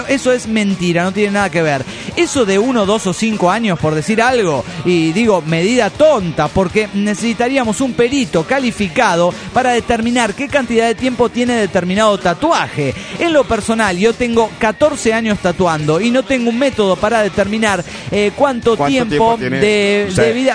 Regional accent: Cochabamba, Bolivia; de Cochabamba, Bolivia.

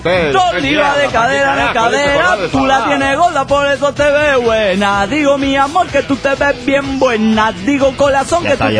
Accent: Morelia, Michoacán, Mexico; de Morelia, Michoacán.

